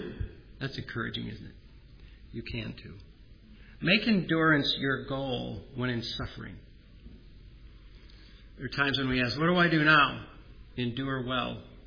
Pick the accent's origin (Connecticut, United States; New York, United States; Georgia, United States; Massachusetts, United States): New York, United States; New Berlin; Growing up in New Berlin, New York, testimony time on Sunday nights